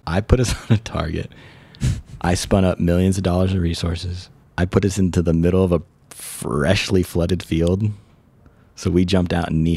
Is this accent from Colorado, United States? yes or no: no; California, United States; I was from Northern California, but we were living in Southern California.